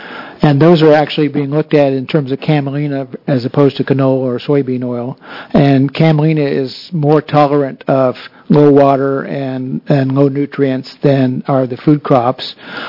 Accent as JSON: {"language": "English", "region": "Iowa", "country": "United States", "said": "It's not that we got all this land and water out there and we can go create a new corn industry like my home state of Iowa."}